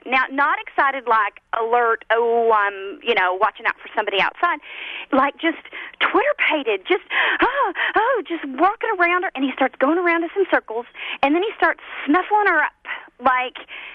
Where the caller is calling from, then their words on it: Arlington, Tennessee, United States; I'm calling from Arlington, Tennessee.